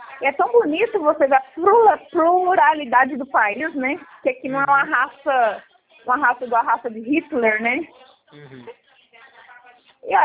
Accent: Goiás, Brazil; accent: Goiano; você já deve estar adaptado ao nosso dialeto goiano

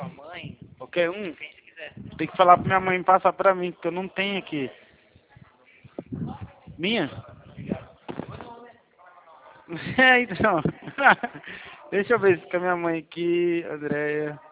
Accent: Leme, São Paulo, Brazil; eu sou do interior de São Paulo, Leme

